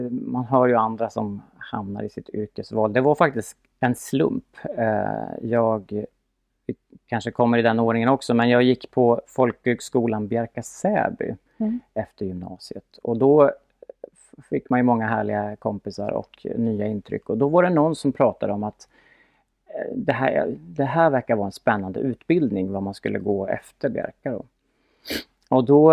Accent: Härnösand, Västernorrland County, Sweden; now in Habo, Sweden; Jag kommer ifrån Härnösand. Mm. Det ligger ju 70 mil norr om Habo.

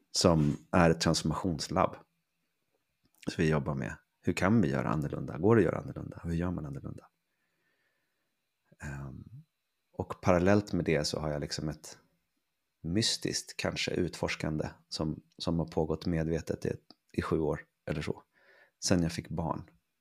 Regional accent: Sweden; Jag är ungefär 40 år gammal. Jag är född och uppvuxen i Sverige. Med en pappa från Indien och en mamma från, som är halvsvensk och halvtysk.

